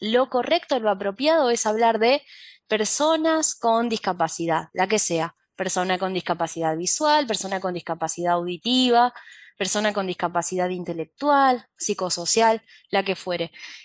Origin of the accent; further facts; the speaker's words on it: Santa Fe, Argentina; Yo soy de Santa Fe